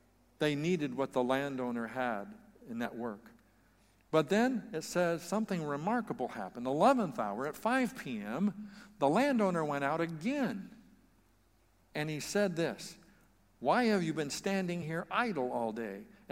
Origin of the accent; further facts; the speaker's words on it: California, United States; me growing up in the San Joaquin Valley knows if when the harvest time of grapes is, it's at the late part of summer